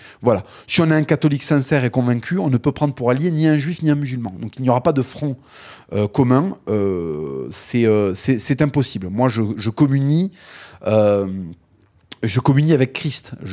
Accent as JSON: {"language": "French", "country": "France", "said": "c'est notre intérêt en tant que Français, que vous le vouliez ou non."}